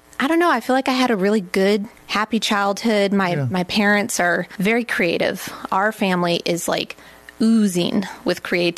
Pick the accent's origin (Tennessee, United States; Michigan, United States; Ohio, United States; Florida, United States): Ohio, United States; Toledo; also born or lived in North Carolina / Brussels, Belgium; I was born in North Carolina. I think when I was about 3, we moved to Toledo, Ohio for my dad to go to law school at around age 40, which is how old I am now.